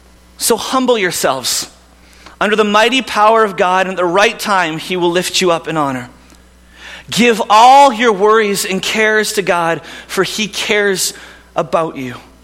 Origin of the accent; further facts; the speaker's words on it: Vancouver, British Columbia, Canada; Growing up in Vancouver, that was the team that you would cheer for.